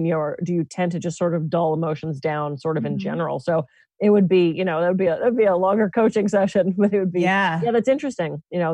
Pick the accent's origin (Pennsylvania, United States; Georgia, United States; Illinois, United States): Pennsylvania, United States; Pittsburgh; we were both huge Steeler fans because I grew up in Pittsburgh.